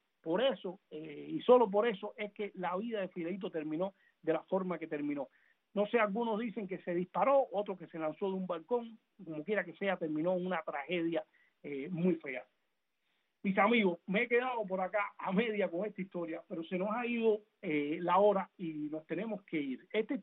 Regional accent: Havana, Cuba; los que tienen también mi edad, y creo que somos de La Habana

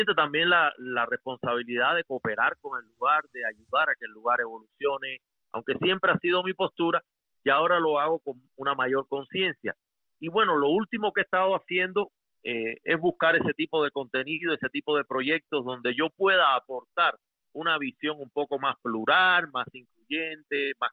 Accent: Cuba; now in Mexico; Yo viví 26 años en Cuba y ya he vivido 27 años en México. Entonces ya yo soy 50-50, ya yo soy mitad-mitad. Ya yo no soy un cubano en estado puro.

